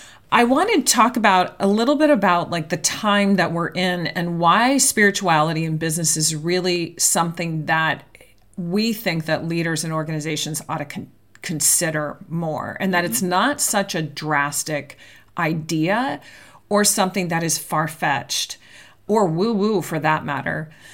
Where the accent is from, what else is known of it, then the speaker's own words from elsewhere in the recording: San Francisco, California, United States; I mean, I grew up in the Catholic Church too in San Francisco and went through the entire, parochial school and upbringing.